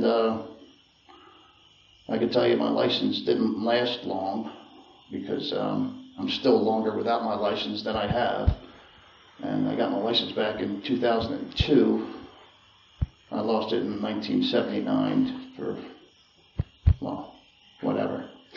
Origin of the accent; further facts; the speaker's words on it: Philadelphia, Pennsylvania, United States; born there; I think I was born in 1960 in Philadelphia.